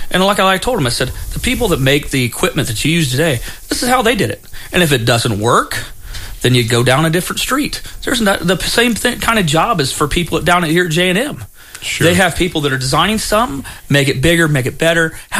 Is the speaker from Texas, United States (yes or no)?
no; Waynesfield, Ohio, United States; My brother, I grew up in Waynesfield, Ohio, kind of on the other side of Walpock.